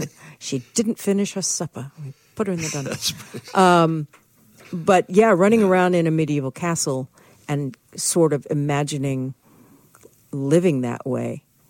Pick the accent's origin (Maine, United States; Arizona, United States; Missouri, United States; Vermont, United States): Vermont, United States; Burlington; born there; I was adopted from an orphanage when I was 7 days old. I was born in Burlington, Vermont. And my father, my adopted father, Milton, was in the Air Force.